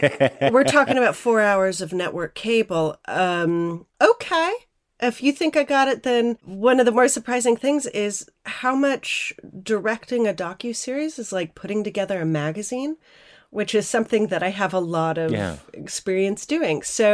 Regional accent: Minneapolis, Minnesota, United States; being in my early 40s, I grew up in Minneapolis, kind of same time as you.

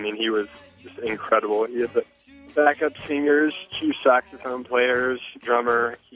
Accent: Arlington, Virginia, United States; I'm from Arlington, Virginia.

